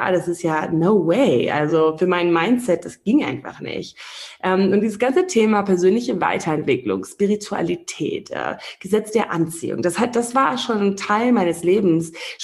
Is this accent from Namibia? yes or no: yes; Namibia; Als ich hier groß geworden bin in Namibia